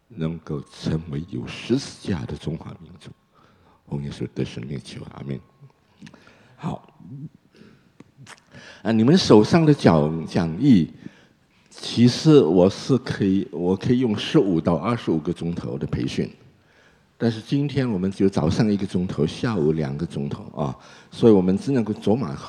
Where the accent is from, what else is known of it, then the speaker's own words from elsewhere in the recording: Indonesia; also born or lived in China; 我是中国出生，印尼长大，当时在加拿大很多同学都是讲广东话的，都是香港来的，我语言又不行